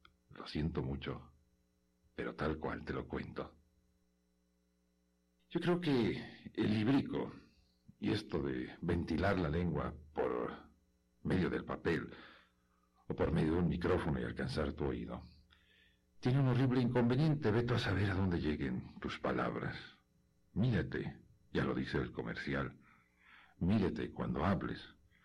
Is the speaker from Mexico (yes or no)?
yes; Guadalajara, Jalisco, Mexico; Pues sí, fui niño y crecí en Guadalajara. Y mis abuelos vivían por una calle llamada Maestranza.